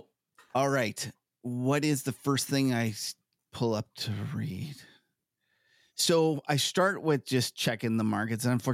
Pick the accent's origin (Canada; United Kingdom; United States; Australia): Canada; I'm a Canadian in terms of, so we just kind of naturally lean a little more left.